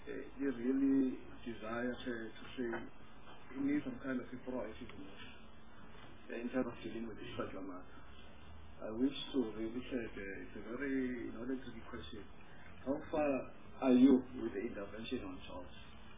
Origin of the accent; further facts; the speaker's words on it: Eastern Cape, South Africa; I was born in Port Elizabeth. And I grew up in the rural villages of a place called Tid.